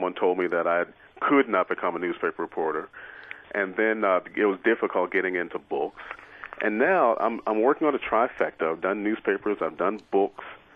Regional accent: Baltimore, Maryland, United States; also born or lived in Chicago; now in Miami, United States; Yeah, I am from Baltimore, as I said previously, but I live in Miami. I don't like cold weather.

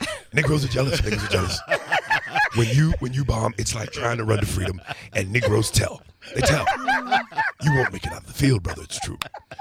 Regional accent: New York City, New York, United States; And I'm from New York, so to be in front of my home city at 17 and have my feelings crushed.

